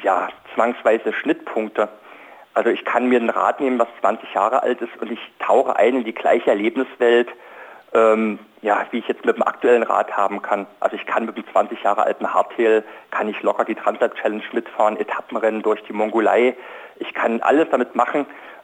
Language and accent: German; East Germany, Germany; Ich bin zum Beispiel in der DDR aufgewachsen, da gab es ein Radsportmaterial fast gar nicht zu kaufen